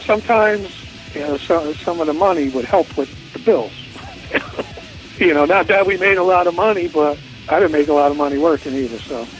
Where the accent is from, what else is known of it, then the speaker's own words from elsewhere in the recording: Paterson, New Jersey, United States; My parents were, like, born and raised in Paterson. So it's the third largest city in New Jersey. That doesn't mean too much because Jersey really doesn't have too many large cities. I actually lived in the projects in Paterson for 5 years growing up.